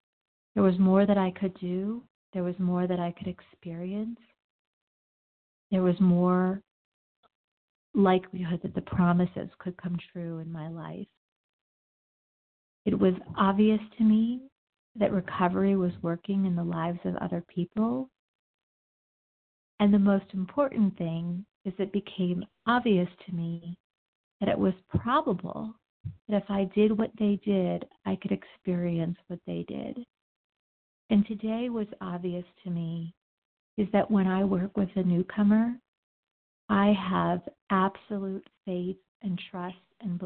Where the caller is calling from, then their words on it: Denver, Colorado, United States; I'm calling from Denver.